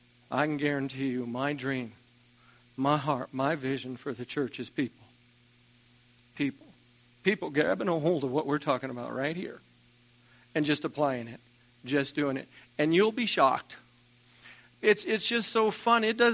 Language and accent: English; Custer, United States; I grew up here in Custer, was gone for 2 years at Rhema, gone to Rushville for 4 years, and then God put it in our heart to move back here.